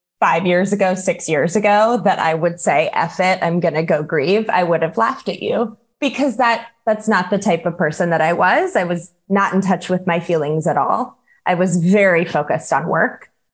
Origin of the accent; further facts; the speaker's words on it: North Carolina, United States; spent a few years in your part of the country and then came home to North Carolina, my home state, to serve in our state government here.